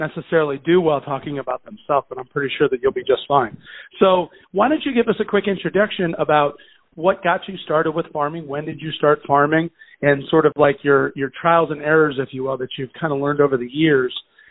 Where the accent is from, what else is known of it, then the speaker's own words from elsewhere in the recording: Florida, United States; I myself am a city boy turned farmer. You know, I was raised in Central Florida and pretty much lived around cities my whole life.